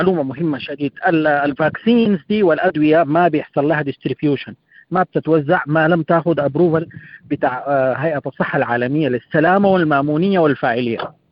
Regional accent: Sudan; خصوصا عندنا في السودان

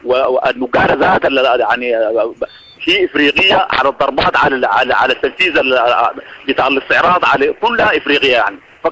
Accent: Kordofan, Sudan; عندنا في كردفان

